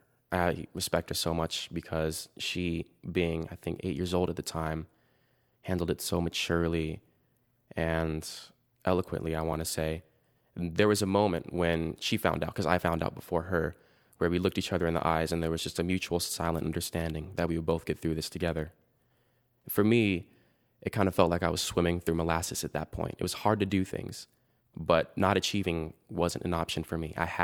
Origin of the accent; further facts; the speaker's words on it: Denver, Colorado, United States; I'm 17 years old. I'm from Denver, Colorado.